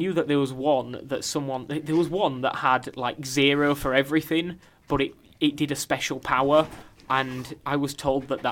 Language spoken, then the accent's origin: English; Yorkshire and the Humber, United Kingdom; I'm from Yorkshire